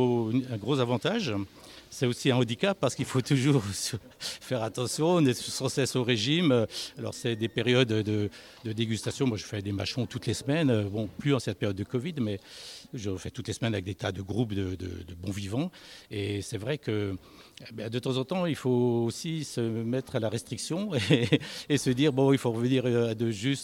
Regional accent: Dijon, Bourgogne-Franche-Comté, France; moved away as an adult; now in Lyon, France; je suis à Bourguignon, je suis né en Bourgogne, à Dijon, où j'ai vécu 25 ans, mais je suis arrivé à Lyon pour faire mes études en 1980 et j'ai plus jamais quitté Lyon.

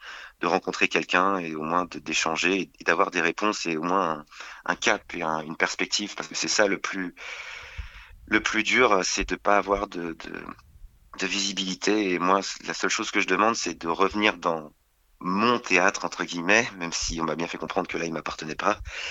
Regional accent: France; là tout le temps, toute la vie, toute l'année, on est français et voilà, on fait vivre un quartier, un arrondissement, une ville, un pays

